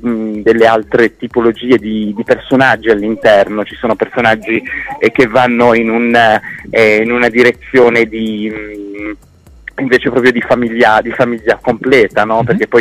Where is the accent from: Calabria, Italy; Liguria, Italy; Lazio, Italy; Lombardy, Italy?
Liguria, Italy; Sanremo; io poi sono di Sanremo, sono due passi anche da Ventimiglia